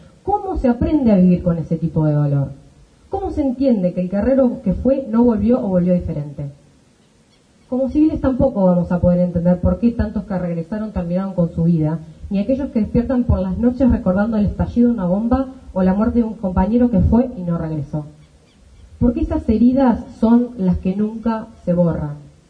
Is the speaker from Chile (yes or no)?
no; Argentina; como argentinos